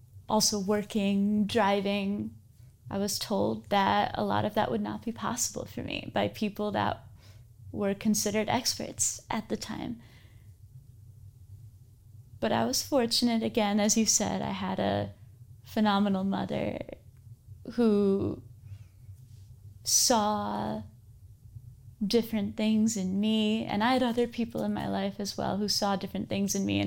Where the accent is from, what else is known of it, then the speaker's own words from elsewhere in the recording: New York, United States; So growing up in the early 2000s, I'm from Fulton County, New York, raised by a single mom who's an immigrant to this country from India.